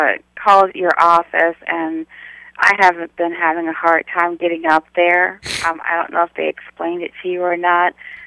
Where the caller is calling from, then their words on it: La Jolla, California, United States; from La Jolla.